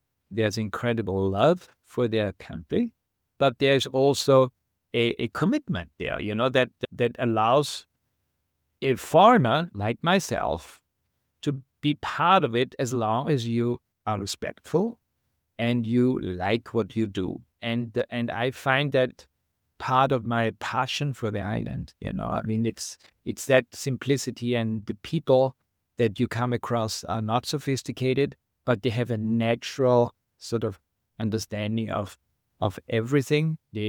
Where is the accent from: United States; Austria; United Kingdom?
Austria; And I told them I was from Austria.